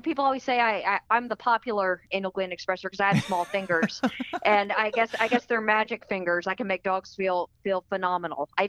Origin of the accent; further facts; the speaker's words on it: Tennessee, United States; and so I'm the person from Tennessee, so I'm representing Tennessee up there.